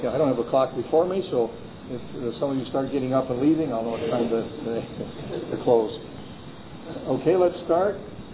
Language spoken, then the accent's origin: English; Beamsville, Ontario, Canada; also born or lived in Hamilton; I was born in Hamilton, Ontario, graduated from Beamsville High School. If you can find Beamsville on the map, you've got a good map, because it's not a real large town, but it's just east of Grimsby